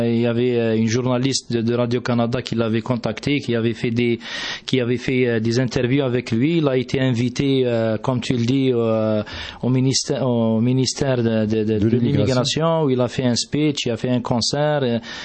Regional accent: Algeria; Parce que si je suis un Algérien, un athlète mondial d'une ampleur planétaire

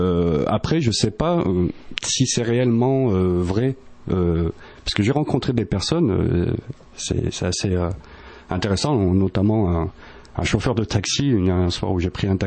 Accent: Lyon, Auvergne-Rhône-Alpes, France; après avoir fait cette première recherche l'année dernière à Lyon, puisque je suis originaire de Lyon.

